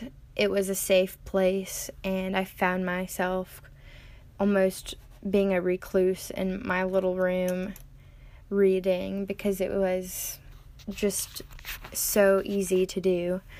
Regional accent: Louisiana, United States; moved away as an adult; also born or lived in California; given that I moved from Louisiana to North Carolina when I went to college. So you assume that I moved from California back to Louisiana, and then Louisiana to North Carolina.

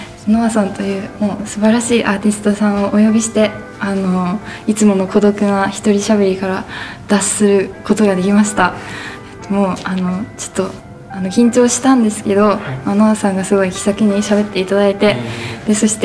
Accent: Okinawa, Japan; 私沖縄出身なので、はい、沖縄にいた時に

